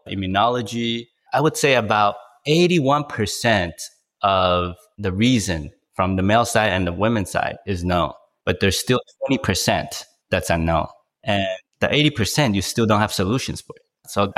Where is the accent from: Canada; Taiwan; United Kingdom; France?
Taiwan; moved away as an adult; also born or lived in Hong Kong; now in United States; I was born in Hong Kong and raised in Taiwan and moved to the US for college.